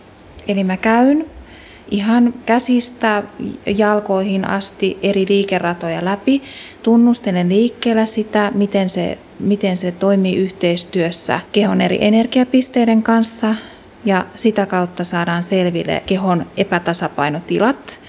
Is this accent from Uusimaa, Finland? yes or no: yes; Fiskars, Uusimaa, Finland; mä oon täältä päin kotoisin